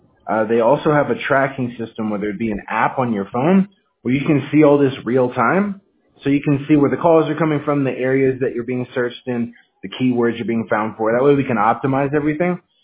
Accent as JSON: {"language": "English", "region": "Washington", "country": "United States", "said": "Yeah, I'm from Washington State, so I'm used to the cold, like really cold."}